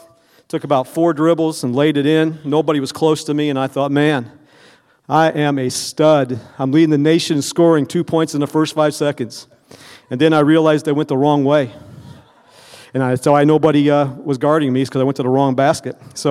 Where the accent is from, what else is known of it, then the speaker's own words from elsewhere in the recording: Mishawaka, Indiana, United States; So I grew up here in Mishawaka and went to Mishawaka High School.